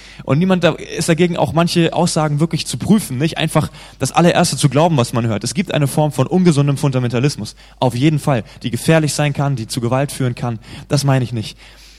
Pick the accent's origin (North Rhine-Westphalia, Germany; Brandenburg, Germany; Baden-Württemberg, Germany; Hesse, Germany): Hesse, Germany; now in Hamburg, Germany; Ich bin hier in Hamburg, ich bin Hesse, ich kenne mich nicht so aus mit dieser nordischen Sprache.